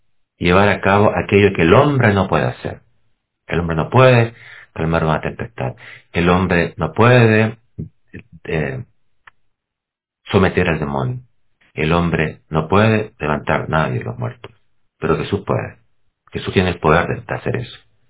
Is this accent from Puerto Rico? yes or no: no; Chile; originalmente donde yo soy, de Chile, ahí uno se encuentra con un detalle, hay terremotos.